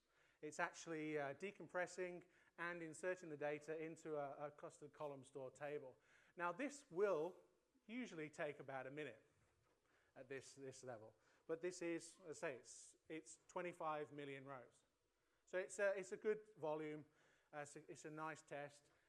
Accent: Melbourne, Victoria, Australia; so I'm actually from Melbourne myself

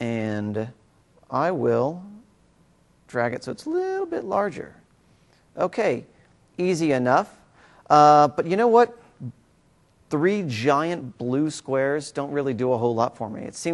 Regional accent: Gulf Breeze, Florida, United States; my hometown of Gulf Breeze, Florida has got a lot of water.

